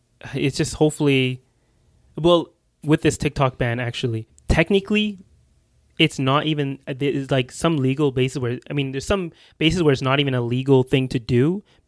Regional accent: Canada; But remember, we're Canadian, okay?

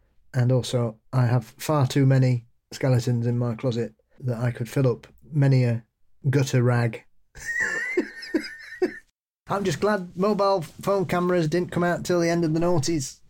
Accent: New Jersey, United States; I once ran into a classmate, let's call him Mark, whilst I was walking around London, and we're both from New Jersey.

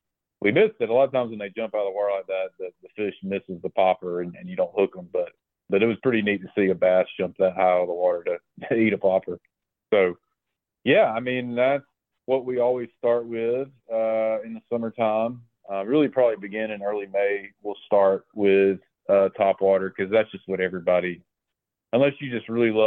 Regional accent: Dothan, Alabama, United States; I grew up in Dothan, Alabama, and I mean, gnats and mosquitoes were always a thing.

